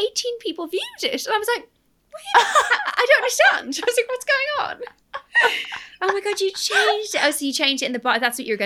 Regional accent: Ireland; speaking of Irish people in Love Island, I'm Irish and I struggle to understand him.

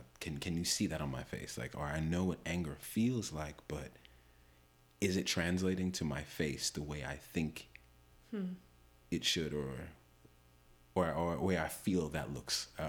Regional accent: New York, United States; But I love New York. I love being born and raised in New York.

